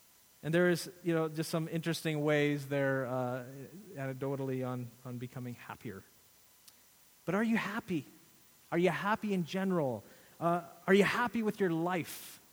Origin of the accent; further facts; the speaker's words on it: Canada; I enjoy being a Canadian. I had a chance to go back to India where my parents were from, and I thought, thank you, Lord, that I'm a Canadian.